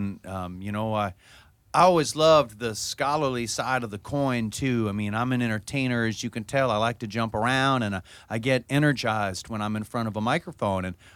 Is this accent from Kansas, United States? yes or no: no; Virginia, United States; And I became a fan of Ken Burns growing up in the Shenandoah Valley